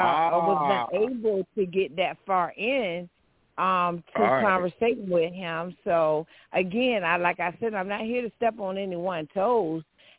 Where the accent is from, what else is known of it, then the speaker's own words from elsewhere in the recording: Virginia, United States; Well, I'm from VA, from the Seven Cities.